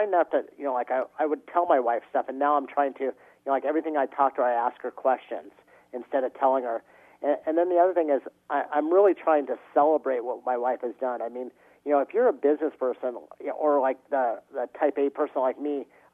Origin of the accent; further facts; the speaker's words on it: Simi Valley, California, United States; he found out I grew up in Simi, and, you know, and where I lived